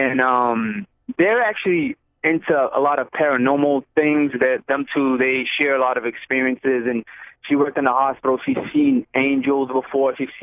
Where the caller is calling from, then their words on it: Orlando, Florida, United States; Yeah, I'm calling in from Orlando, Florida.